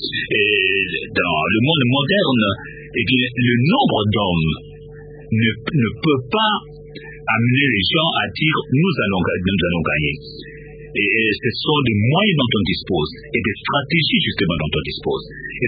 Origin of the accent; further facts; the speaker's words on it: DR Congo; en tant que Congolais